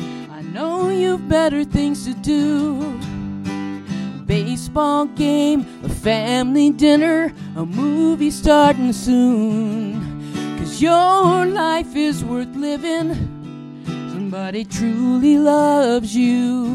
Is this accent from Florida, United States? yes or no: yes; Florida, United States; I'm from the Southeast. I'm from South Florida.